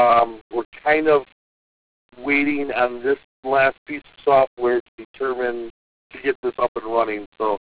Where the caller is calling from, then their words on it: Grosse Pointe Woods, Michigan, United States; I'm calling from the Rivers in Grosse Pointe Woods, Michigan.